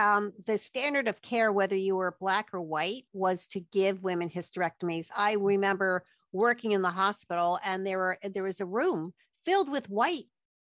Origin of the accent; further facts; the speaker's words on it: Philadelphia, Pennsylvania, United States; I'm from Philadelphia